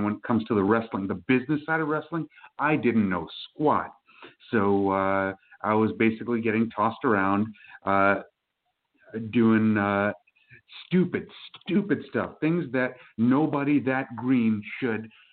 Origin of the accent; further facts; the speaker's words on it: New York City, New York, United States; moved away as an adult; Like moving 1,000 miles away from home because I'm originally from New York City.